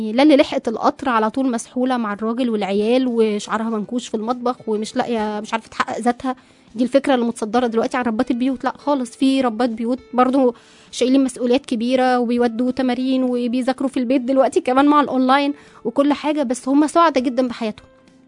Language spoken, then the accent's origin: Arabic; Egypt